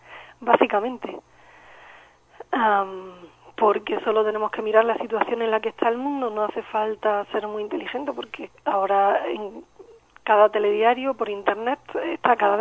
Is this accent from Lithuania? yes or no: no; Spain; now in Portugal; el problema no sería como española vivir en Portugal